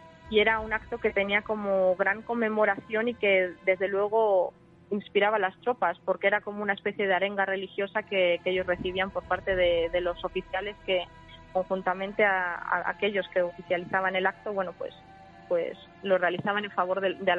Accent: León, Castile and León, Spain; Bueno, pues yo soy de León, me quedaría con mi legio romana

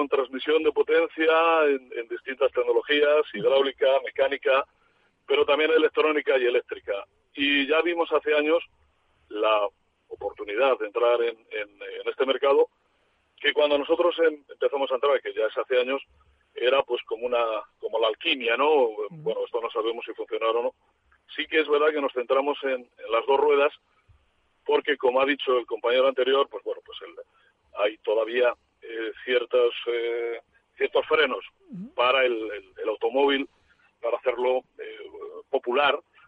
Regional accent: Zaragoza, Aragon, Spain; Como natural de aquí, sabes que aquí estamos todos un poco locos.

